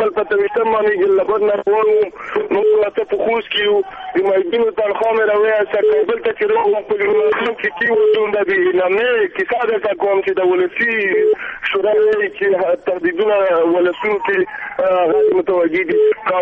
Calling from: Nangarhar, Afghanistan; زه پخپل د ننګرهار اوسېدونکی یم.

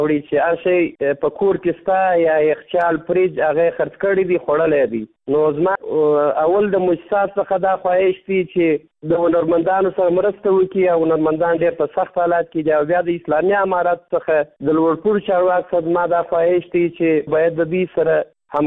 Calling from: Kandahar, Afghanistan; زه د کندهار ولایت څخه استاد سره په تماس کې یم. زه د کندهار ولایت یو شوقي سندرغاړی یم.

